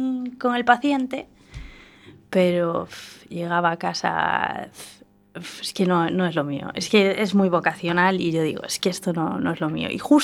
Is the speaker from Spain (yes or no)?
yes; A Rúa, Galicia, Spain; born there; yo nací en un pueblo, en Valdeorras, en uh-huh la Rúa, y entonces me fui a estudiar con 17 años